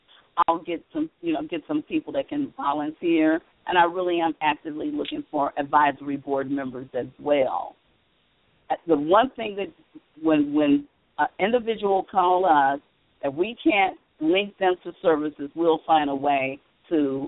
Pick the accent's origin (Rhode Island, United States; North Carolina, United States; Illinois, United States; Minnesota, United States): Illinois, United States; Chicago; I'm going to Chicago. My hometown.